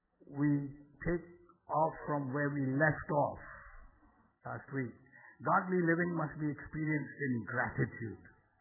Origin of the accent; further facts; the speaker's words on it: United Kingdom; I come from British, so I can't help it.